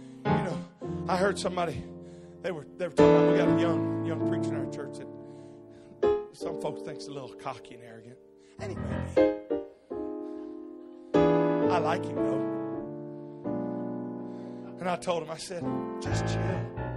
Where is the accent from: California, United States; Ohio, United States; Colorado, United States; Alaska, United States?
California, United States; I'm from California. Nuts and flakes and everything else.